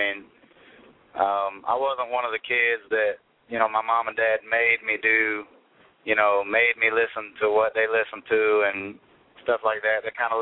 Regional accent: Kentucky, United States; also born or lived in Richmond, Indiana; Well, I was born in Richmond, Indiana, but I was raised in Kentucky because my dad is a pastor, and he kind of moved around, and so I was raised in Kentucky where he took a church.

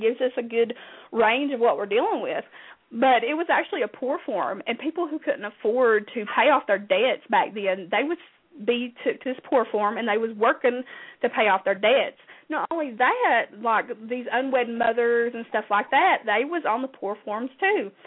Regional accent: Virginia, United States; I said, no, I'm from Virginia. You know, up there near West Virginia, where they do have the rivers with the paddling boats

